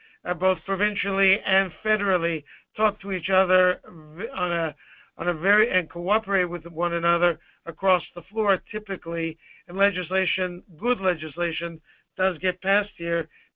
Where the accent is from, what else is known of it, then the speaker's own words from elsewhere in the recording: Canada; is so obvious to me as a Canadian that I didn't really think of putting it down